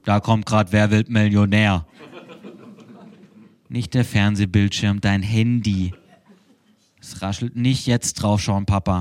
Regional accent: Freiburg, Baden-Württemberg, Germany; Ich rufe meine Mutter in meiner Heimatstadt Freiburg an.

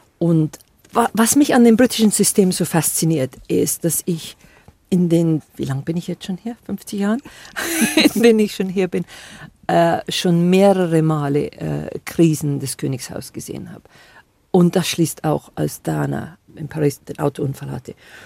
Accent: Bavaria, Germany; born there; Denn ich bin nicht nur in Bayern geboren, ich bin im tiefsten Niederbayern geboren.

